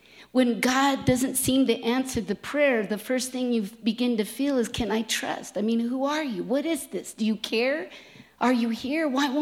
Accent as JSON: {"language": "English", "country": "United States", "said": "It's my right. I'm an American."}